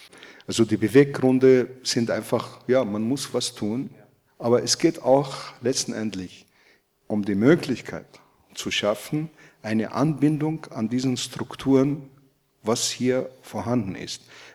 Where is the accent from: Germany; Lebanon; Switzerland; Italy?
Lebanon; Ich bin gebürtiger Flüchtling. Meine Eltern lebten als Flüchtlinge im Libanon.